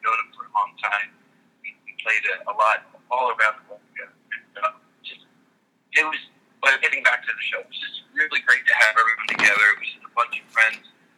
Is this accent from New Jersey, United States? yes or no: yes; New Jersey, United States; also born or lived in New York City; now in Pennsylvania, United States; Actually, I grew up in New Jersey.